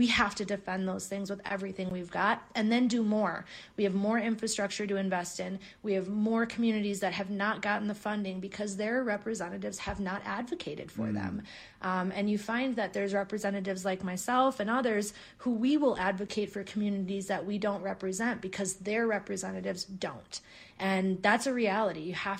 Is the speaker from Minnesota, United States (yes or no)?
yes; Minnesota, United States; born or raised there